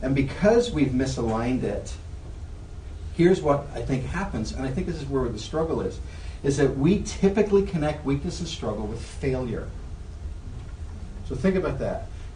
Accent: Ireland; I think you probably hear my accent a little bit. Well, I don't really talk like that anymore, but I never did. Most people think you do. When you come from Ireland, everybody thinks that you're like a leprechaun.

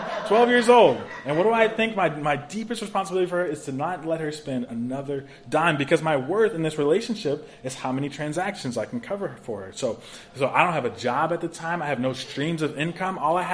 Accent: Tulsa, Oklahoma, United States; I'm from Tulsa, Oklahoma, so we would go to this library in town.

